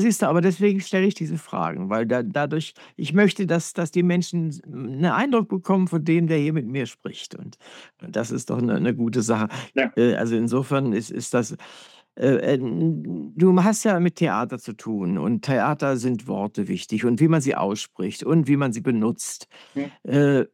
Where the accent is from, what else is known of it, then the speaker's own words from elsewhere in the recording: Lower Saxony, Germany; Es ist nicht so sehr häufig, dass ich einen Gast aus meinem alten Heimatbundesland im Gespräch habe.